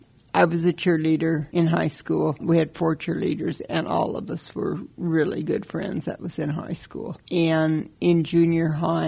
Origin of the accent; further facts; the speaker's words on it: Shoshone, Wyoming, United States; also born or lived in Colorado; I'm from Shoshone, Wyoming. I was born in Wyoming. I moved to Colorado when I was a year old. I come back to Wyoming when I was in third grade.